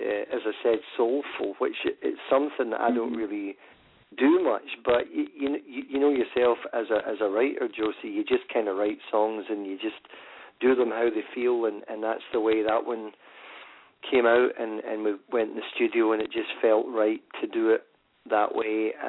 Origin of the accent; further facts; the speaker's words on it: Scotland, United Kingdom; the whole idea for me as a Scottish guy going to America is quite romantic anyway